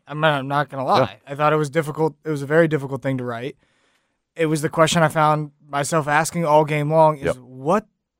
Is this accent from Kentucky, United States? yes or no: yes; Louisville, Kentucky, United States; I grew up in Louisville, Kentucky.